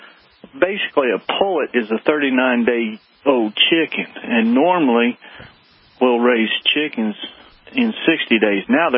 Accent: the South, United States; Now, I know she heard me, and she knows I'm from the South.

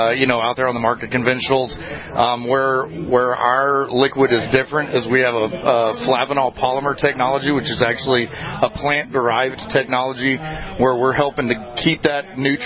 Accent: Texas, United States; I'm from Texas, and this is glorious, I can tell you.

